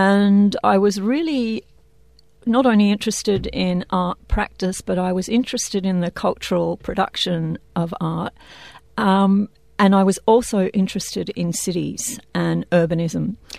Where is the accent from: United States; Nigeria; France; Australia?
Australia; Mount Barker, South Australia; now in Sydney, Australia; I grew up in the Adelaide Hills in South Australia, a place called Mount Barker. And I moved to Sydney about 26 years ago.